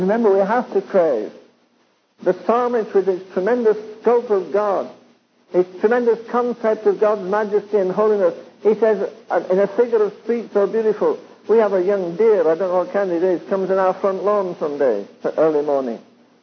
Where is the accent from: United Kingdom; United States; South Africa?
United Kingdom; England; I'm English